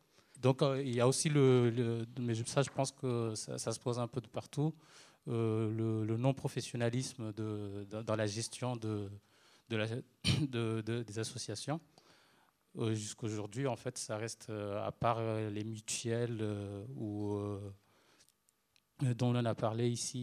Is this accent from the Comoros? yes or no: yes; Moroni, Grande Comore, Comoros; je viens des Comores, Moroni.